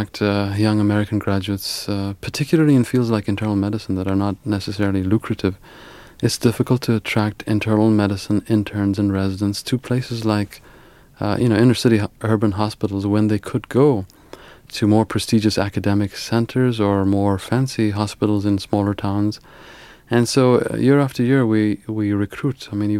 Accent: Ethiopia; moved away as an adult; my brother and I were born in Ethiopia and grew up there.

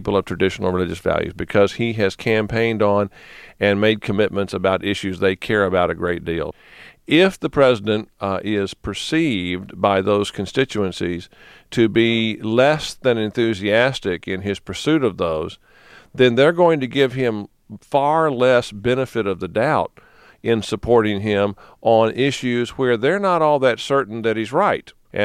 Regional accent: United States; That's not a list I want to be on as an American.

